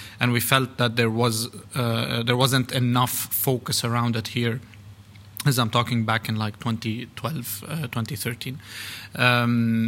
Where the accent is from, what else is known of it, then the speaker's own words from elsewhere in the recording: Beirut, Beirut Governorate, Lebanon; also born or lived in Switzerland / Italy / Spain; now in United Arab Emirates; I've lived in Switzerland, Italy, in Spain, in the region here. I'm originally from Lebanon, from Beirut, and I've been in the UAE for about 9 years.